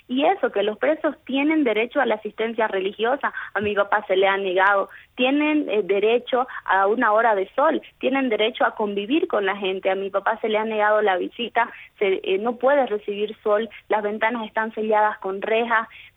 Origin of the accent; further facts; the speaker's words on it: Bolivia; Los bolivianos podemos y los bolivianos vamos a salir adelante